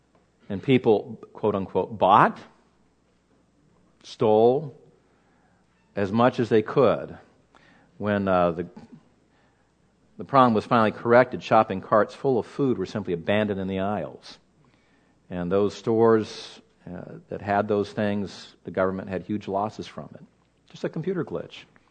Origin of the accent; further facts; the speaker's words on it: Los Angeles, California, United States; I'm from Los Angeles, and we'd only been out here a year then.